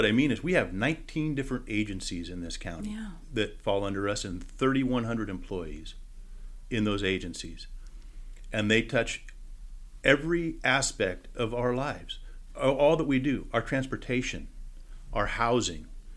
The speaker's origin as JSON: {"language": "English", "town": "Fairfield", "region": "California", "country": "United States", "tie": "born or raised there", "lives_now": "Vacaville, United States", "said": "I did not, ma'am. I grew up down here in Fairfield."}